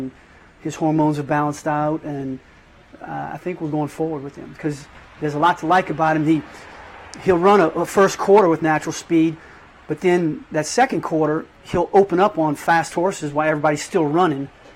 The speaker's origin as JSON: {"language": "English", "town": "New Orleans", "region": "Louisiana", "country": "United States", "said": "I'm from New Orleans."}